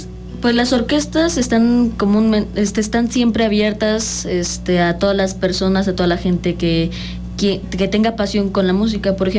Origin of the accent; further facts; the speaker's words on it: Ocotepec, Mexico; yo me pegaba a las bandas de viento que había en mi pueblo. O sea, acá, yo soy de acá de Ocotepec